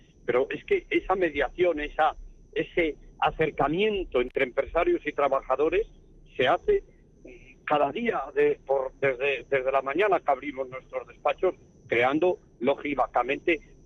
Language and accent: Spanish; Salamanca, Castile and León, Spain; estoy mucho en Madrid, pero mi ciudad de nacimiento y mi ciudad a la que me debo es Salamanca.